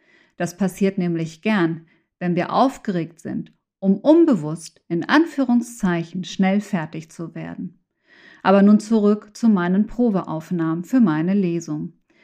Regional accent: Mexico; Mein Kriminalroman »Das Kleid auf dem Klavier« spielt in meiner Heimat Mexiko.

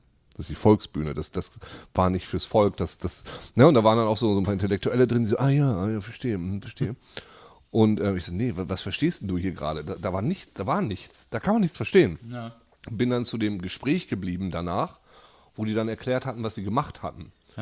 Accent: Leer, Lower Saxony, Germany; in der kleinen Stadt, wo ich herkomme, in Leer, da gehen die Leute ins Theater

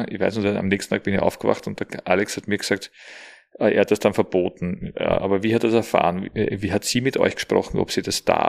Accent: Austria; Aber das kennt man nur bei uns in Österreich, gell?

